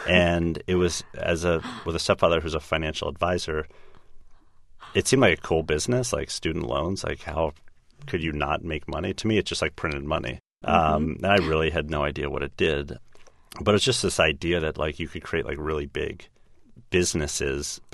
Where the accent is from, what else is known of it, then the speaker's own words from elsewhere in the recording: Washington, District of Columbia, United States; I grew up in the Washington, D.C. area.